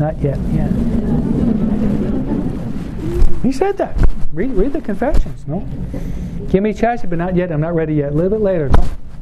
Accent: East Coast, United States; You know, I'm from the East Coast.

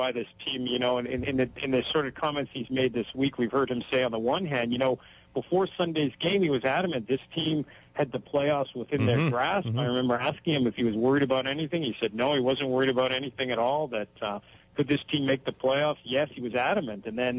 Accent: Winnipeg, Manitoba, Canada; now in Toronto, Canada; I was indeed, born and raised in Winnipeg, but obviously living in Toronto now

